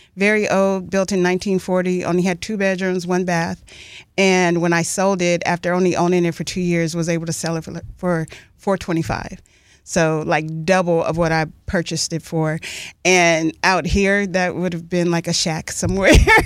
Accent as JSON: {"language": "English", "town": "Los Angeles", "region": "California", "country": "United States", "said": "Yeah, I'm from Los Angeles. I've lived in Northern California, but mainly Southern California."}